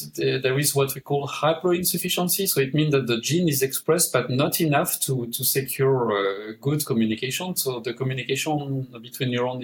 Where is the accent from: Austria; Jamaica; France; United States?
France; English is a second language; moved away as an adult; now in Denmark; Based in Denmark, but I was born in France. I am French and Danish now. I moved to Denmark about 28 years ago